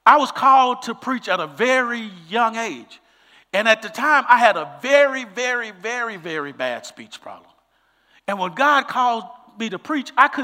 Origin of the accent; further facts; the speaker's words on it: Dallas, Texas, United States; You talk about uncomfortable? I'm from Oak Cliff. How did I end up here?